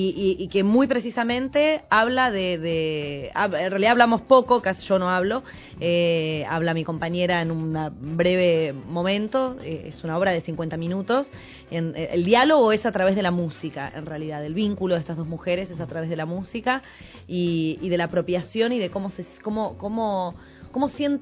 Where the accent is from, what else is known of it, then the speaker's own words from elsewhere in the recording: Buenos Aires, Argentina; cuando somos de Villa Urquiza y de Villa Crespo.